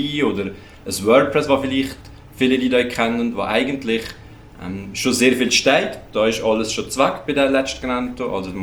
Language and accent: German; Switzerland; wir sind die beiden Schweizer